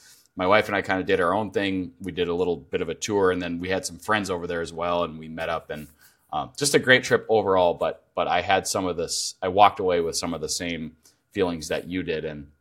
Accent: United States; Yeah, I'm American.

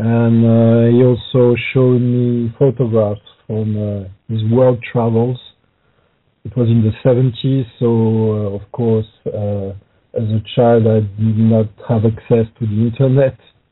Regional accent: Cameroon; born there; And I was born in Africa, in Cameroon. We stayed in Cameroon for a year, so I don't have any recollection of the country.

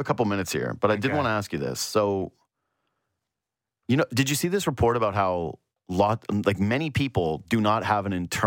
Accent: Western Canada, Canada; But ultimately, there's more part of me and I grew up in Western Canada, too.

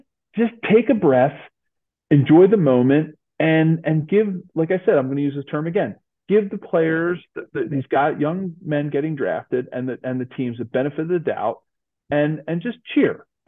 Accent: Philadelphia, Pennsylvania, United States; My hometown of Philly, right?

